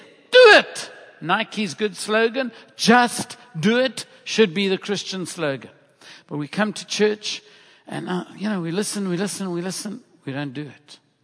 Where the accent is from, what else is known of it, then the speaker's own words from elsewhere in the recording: South Africa; You know, I come from South Africa.